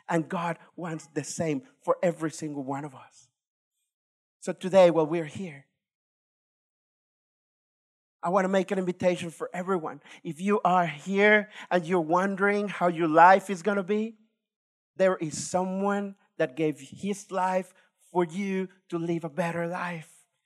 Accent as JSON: {"language": "English", "country": "Mexico", "said": "I'm from Mexico."}